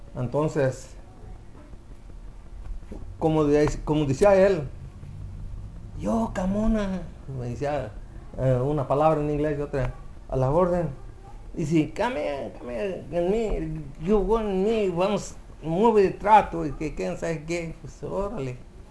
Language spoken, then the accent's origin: Spanish; Silao, Guanajuato, Mexico; Yo soy de Silao, Guanajuato, y donde nos contratamos fue en Irapuato, Guanajuato. Está a 45 minutos, yo creo, de mi pueblo allí a Irapuato.